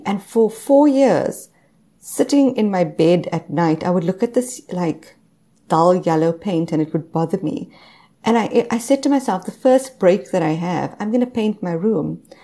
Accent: South Africa; now in Canada; I am originally South African. I'm now based in Canada with my family. I've been out of South Africa for the past 10 years.

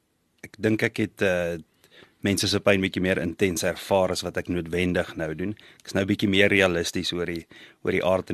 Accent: Potchefstroom, North West, South Africa; born there; Ek is 'n Potchefstroom aanvanklik gebore in Potchefstroom. Kan dit nie onthou nie, maar ons het daar in Rissikstraat gebly. Van daar af het ons pad Johannesburg toe gemaak, graad 1 en 2 daar in Laerskool Fontainebleau gewees.

